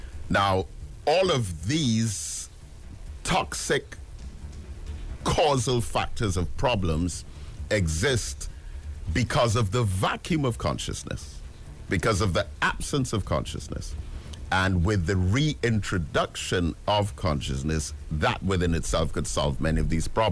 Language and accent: English; Trinidad & Tobago; now in United Kingdom; And me, as a Trinidadian, with great pride in teaching sociology sessions